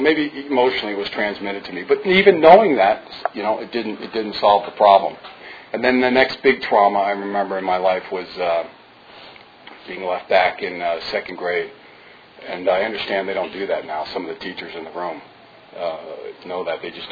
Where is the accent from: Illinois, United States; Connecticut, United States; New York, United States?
Connecticut, United States; He's also from my home state. And what I got in touch with was Connecticut was not a great place for me.